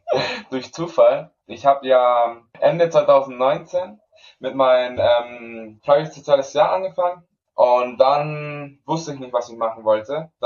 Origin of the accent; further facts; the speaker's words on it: Canary Islands, Spain; moved away; Ich bin auf Gran Canaria aufgewachsen. Meine Mutter ist Spanierin, mein Vater ist Nigerianer